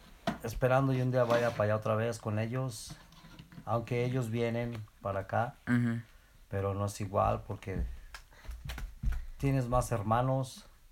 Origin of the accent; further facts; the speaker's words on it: Teocaltiche, Jalisco, Mexico; moved away as an adult; now in Milwaukee, United States; Yo vine de México. Ahorita tengo la edad de 47 años. Vine hace como 20 años de México.